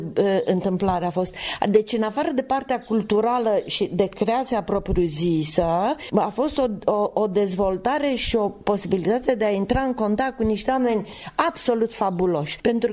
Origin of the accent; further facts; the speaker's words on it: Călimănești, Vâlcea County, Romania; born there; Eu m-am născut la Călimănești într-o perioadă când orășelul era extraordinar de cosmopolit